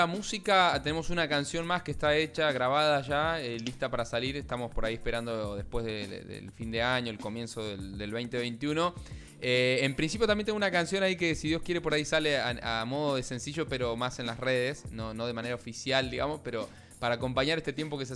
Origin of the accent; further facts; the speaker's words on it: Patagonia, Argentina; sí, soy de la Patagonia